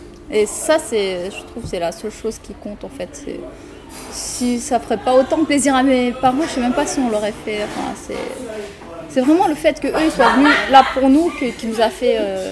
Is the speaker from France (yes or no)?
yes; France; quand je parle roumain, on me dit que j'ai l'accent français. Ils savent que je viens de France.